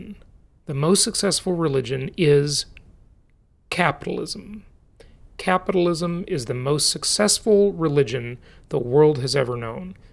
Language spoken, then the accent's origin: English; Los Angeles, California, United States; I grew up in Los Angeles.